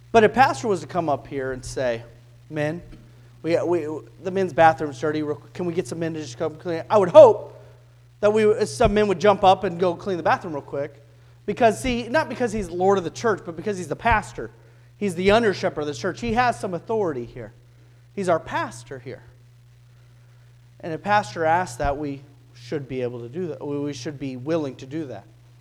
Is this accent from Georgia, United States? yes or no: no; California, United States; I'm somebody who grew up in California who'd never heard the gospel. I'm somebody from America who never had a friend invite me to church.